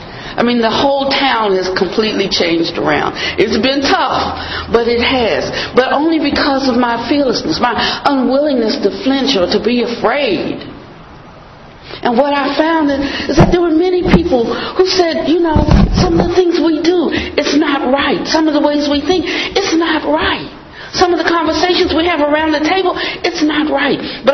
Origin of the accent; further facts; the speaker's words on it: Washington, District of Columbia, United States; now in North Carolina, United States; I was from Washington, D.C., when I got off the train and I walked down the street